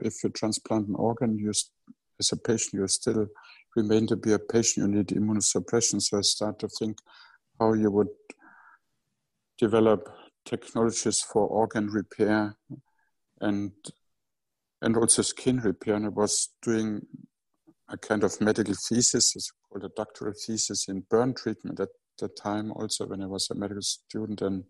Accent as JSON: {"language": "English", "region": "Bavaria", "country": "Germany", "said": "Originally, I'm from the Munich area, in the pre-Alpine region between Munich and Augsburg."}